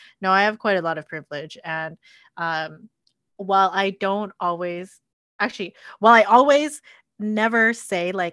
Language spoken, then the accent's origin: English; Canada; yeah, I'm Chinese Canadian, therefore you should value me?